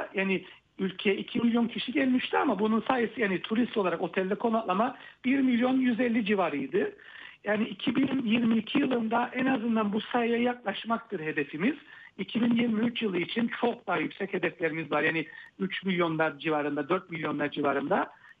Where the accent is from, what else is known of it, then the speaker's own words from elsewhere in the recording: Nicosia, Nicosia District, Cyprus; ben bir Lefkoşalıyım. Doğma büyüme bir Lefkoşalıyım.